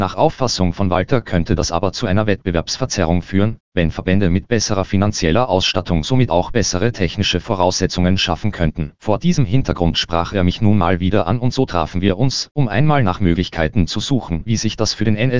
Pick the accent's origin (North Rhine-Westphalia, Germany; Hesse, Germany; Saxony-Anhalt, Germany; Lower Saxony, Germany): Lower Saxony, Germany; Clausthal-Zellerfeld; born there; hatte also sein Amt als Bürgermeister meiner Geburtsstadt der Berg- und Universitätsstadt Clausthal-Zellerfeld abgegeben.